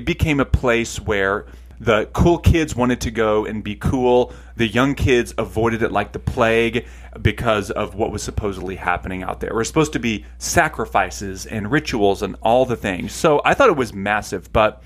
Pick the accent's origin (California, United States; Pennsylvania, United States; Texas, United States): Texas, United States; Pampa; so I grew up in Pampa, in the Bible Belt.